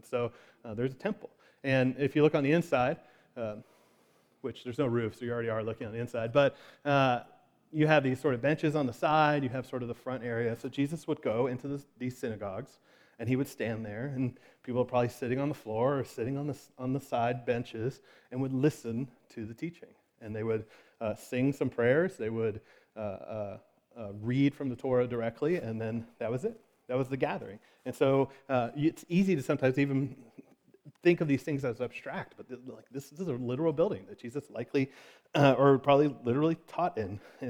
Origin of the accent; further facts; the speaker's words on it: Florida, United States; I grew up in South Florida, and one of my really good friends from school was a pretty Orthodox Jewish family.